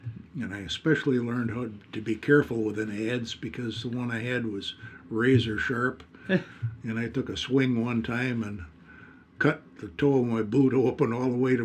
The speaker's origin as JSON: {"language": "English", "town": "Saginaw", "region": "Michigan", "country": "United States", "tie": "born or raised there", "said": "Yeah, I grew up in Saginaw when I wasn't up north."}